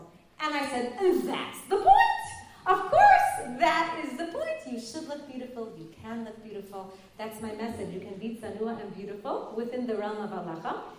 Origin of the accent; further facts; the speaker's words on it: Brooklyn, New York, United States; When I was a girl, and I grew up in Brooklyn, and I would go to Manhattan on midwinter vacation, I would choose the outfit that made me look the least Jewish.